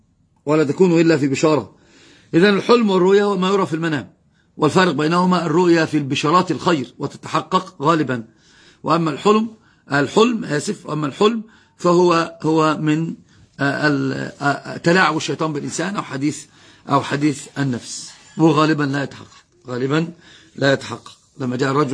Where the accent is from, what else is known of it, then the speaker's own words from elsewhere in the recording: Upper Egypt, Egypt; فأنا أصلا صعيدي،